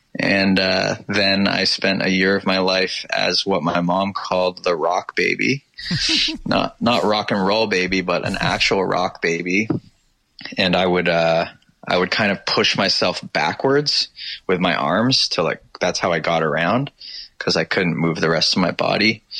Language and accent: English; Toronto, Ontario, Canada; also born or lived in England; Yeah, I grew up in the east end of Toronto, like a little like around Victoria Park. So it was kind of Scarborough-ish.